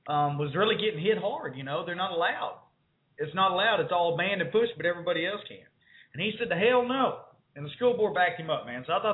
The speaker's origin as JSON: {"language": "English", "region": "Texas", "country": "United States", "tie": "born or raised there", "said": "And you know, coming from a small town myself, Justin, I grew up in West Texas, you know, and out there it's just the way that it is, you know."}